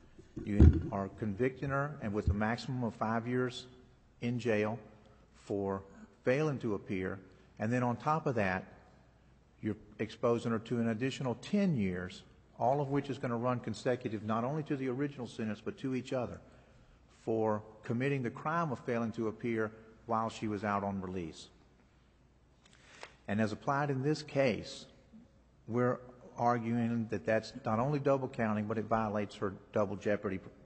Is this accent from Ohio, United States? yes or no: no; Shreveport, Louisiana, United States; I'm from Shreveport